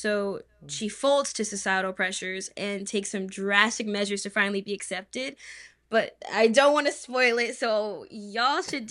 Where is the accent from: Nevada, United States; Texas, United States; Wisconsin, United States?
Nevada, United States; Las Vegas; Thank you. I'm from Las Vegas, and I am now a freshman at the Howard University.